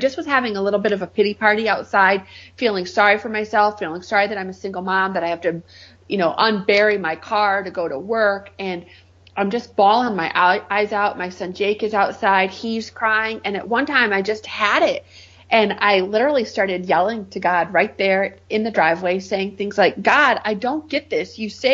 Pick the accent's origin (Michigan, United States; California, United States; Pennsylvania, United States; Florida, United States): Michigan, United States; You know, I'm from Michigan, so we had snow.